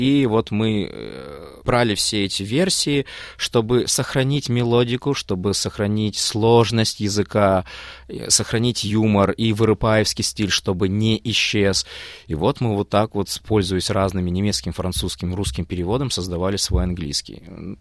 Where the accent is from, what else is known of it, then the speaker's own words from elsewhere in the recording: Almaty, Kazakhstan; я сам родом из Алматы и вырос, и большую часть жизни прожил в Алмате, то я вернулся в Алмату